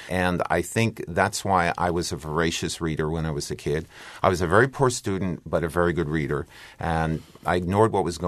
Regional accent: New York City, New York, United States; I grew up in New York City.

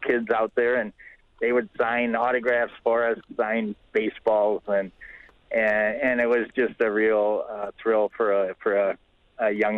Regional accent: Racine, Wisconsin, United States; I grew up in Racine in the 50s, and my dad used to take us up to County Stadium to see the Braves

